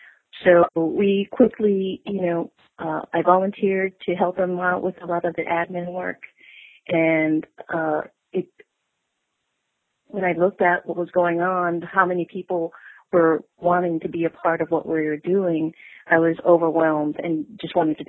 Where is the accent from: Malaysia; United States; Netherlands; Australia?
United States; Hawaii; growing up in Hawaii, there's such a huge difference between, superstition and spirituality.